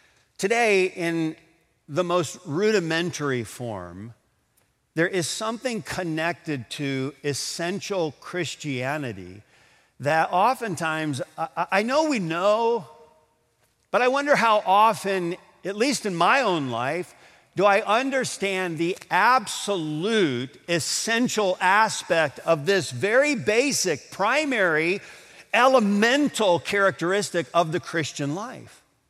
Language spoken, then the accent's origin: English; Adrian, Michigan, United States; although it was part of my growing up in Mayberry, okay? otherwise known as Adrian.